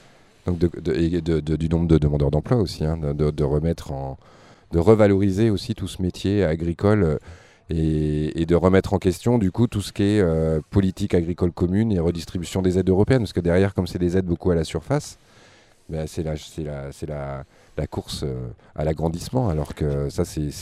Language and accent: French; Saint-Affrique, Occitanie, France; je suis de Sainte-Afrique et du Sud Aveyron